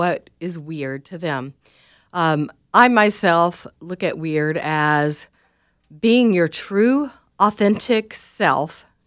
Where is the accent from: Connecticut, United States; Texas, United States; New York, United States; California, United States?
Texas, United States; And I'm from East Texas, which is a green part of Texas, but it's not.